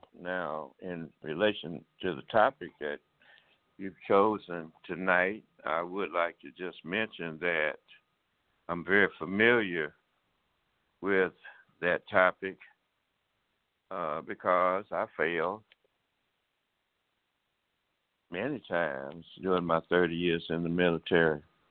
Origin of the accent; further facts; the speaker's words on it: Alabama, United States; later received an honorary commission as a lieutenant colonel from the state of Alabama, which is my home state.